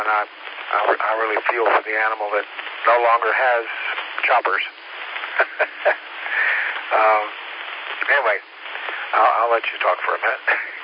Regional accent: Tennessee, United States; I grew up in the mountains, so of East Tennessee.

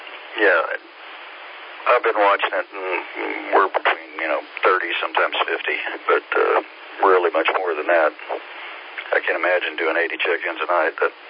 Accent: Indiana, United States; also born or lived in Oklahoma / Maine; I grew up in Indiana and have lived in Oklahoma and Maine and then moved down here to, get warm after bouncing around the world for a while.

